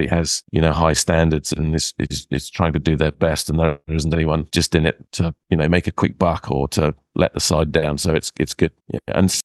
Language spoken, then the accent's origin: English; London, United Kingdom; I'm English originally, so I was brought up in central London, or born in central London, went to school just outside London.